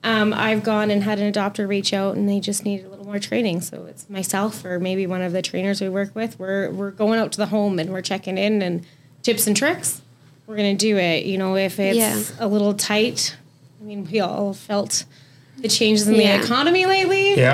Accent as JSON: {"language": "English", "town": "Calgary", "region": "Alberta", "country": "Canada", "said": "I'm from the Calgary area."}